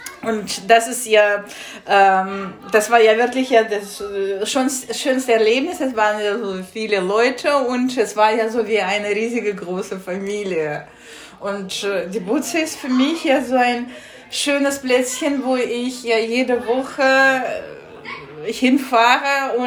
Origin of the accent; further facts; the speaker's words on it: Moscow, Russia; German is a second language; now in Hanover, Germany; in Hannover und bin schon seit mehreren Jahren hier in Hannover tätig. Ursprünglich komme ich aus Moskau. Ich bin dort seit meinem fünften Lebensjahr mit Musik beschäftigt.